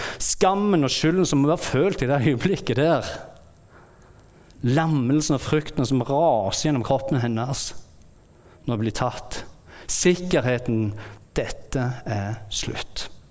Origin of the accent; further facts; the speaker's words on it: Bryne, Rogaland, Norway; når jeg vokste opp på Bryne